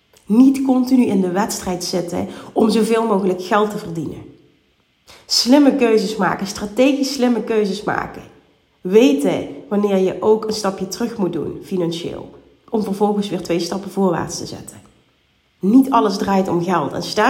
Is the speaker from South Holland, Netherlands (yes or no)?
no; Limburg, Netherlands; Ik kom uit Limburg, notabene.